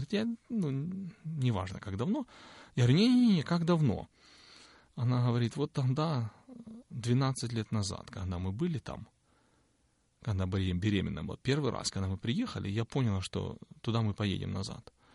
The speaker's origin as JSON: {"language": "Russian", "town": "Shostka", "region": "Sumy Oblast", "country": "Ukraine", "tie": "born or raised there", "said": "Молились, побыли в Шостке, в родном городе."}